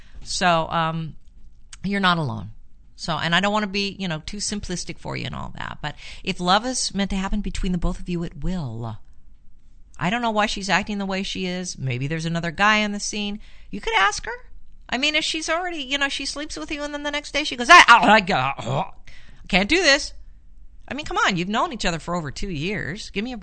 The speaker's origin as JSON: {"language": "English", "town": "Los Angeles", "region": "California", "country": "United States", "tie": "born or raised there", "also_born_or_lived": "San Francisco", "said": "I'm a native. I grew up, I was born in Los Angeles. Lived in San Francisco for quite a while, though. Which was kind of cool. Got out of L.A."}